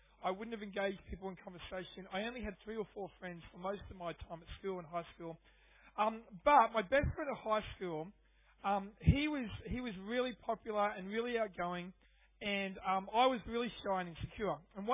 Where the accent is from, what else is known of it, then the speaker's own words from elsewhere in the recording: Redcliffe, Queensland, Australia; Now, I'm from Redcliffe. It's a bit like Ipswich.